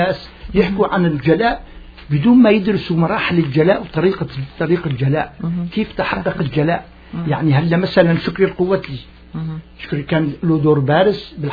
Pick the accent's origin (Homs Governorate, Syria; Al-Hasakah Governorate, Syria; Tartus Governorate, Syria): Al-Hasakah Governorate, Syria; Al-Hasakah; والجلاء صار سنة 1946، كان عمري 14 سنة. أذكر أنه في دير الزور، باعتبار نحن من سكان الجزيرة كنا بالحسكة قريبين من دير الزور